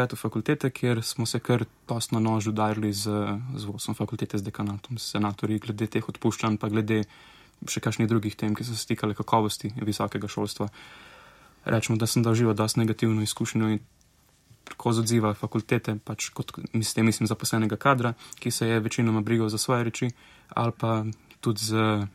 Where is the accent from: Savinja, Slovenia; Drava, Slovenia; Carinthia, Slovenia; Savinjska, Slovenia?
Carinthia, Slovenia; Sem dete migrantske družine, mama je Slovakinja, oče je Slovenec. Odraščal sem v Sloveniji, na Koroškem.